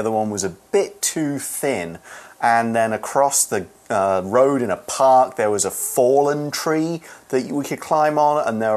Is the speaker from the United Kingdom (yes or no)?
yes; Nottingham, East Midlands, United Kingdom; I come from Robin Hood country, I am from Nottingham, where all the Robin Hood stories take place.